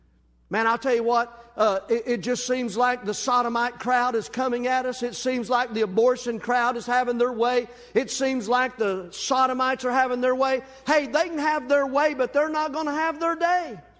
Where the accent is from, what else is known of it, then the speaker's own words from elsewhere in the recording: Tennessee, United States; I'm from Tennessee, and when we talk about oak, we talk about the mighty oak tree.